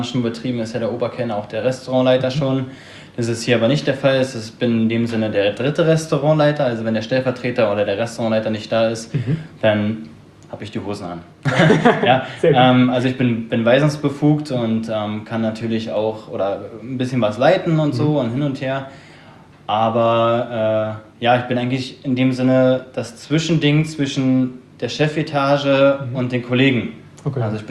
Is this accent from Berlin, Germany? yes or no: yes; Berlin, Germany; komme gebürtig aus Berlin, habe da meine Ausbildung gemacht im Hotel oder als Hotelfachmann